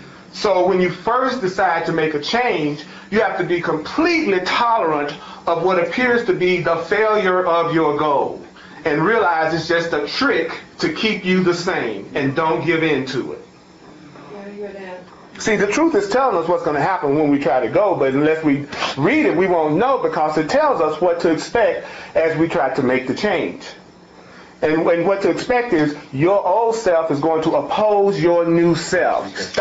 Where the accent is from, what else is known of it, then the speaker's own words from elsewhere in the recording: the South, United States; and I grew up black in the South, and I didn't have a lot of money